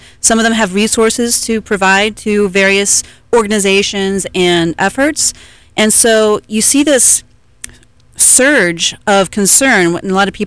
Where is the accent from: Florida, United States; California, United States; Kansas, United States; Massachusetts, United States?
Florida, United States; I was born and raised in Seminole County. So if you know where Wekiwa Springs State Park is, I grew up there, about 5 minutes away from there. And so I was blessed with an outdoor Florida childhood.